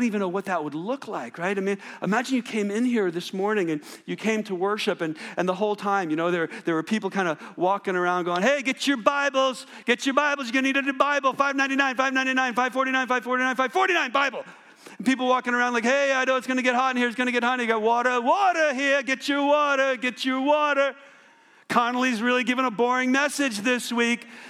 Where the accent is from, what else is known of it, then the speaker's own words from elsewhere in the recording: New Jersey, United States; And I grew up in New Jersey, so we didn't have a lot of stampedes